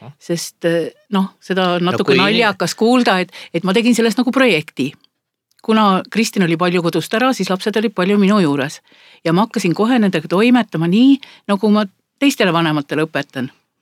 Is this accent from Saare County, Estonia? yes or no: yes; Saare County, Estonia; ma olen nii saarlane kui saarlane, et mul on mees mandrilt